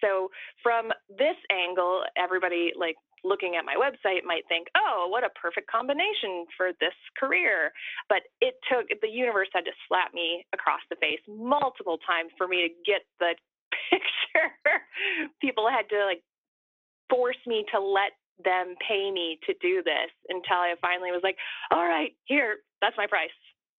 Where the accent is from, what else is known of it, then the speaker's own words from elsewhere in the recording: Midwest, United States; but I grew up in the Midwest, and that it's just not a career path there.